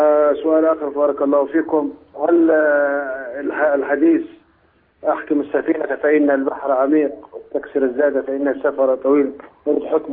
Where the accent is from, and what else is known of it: Upper Egypt, Egypt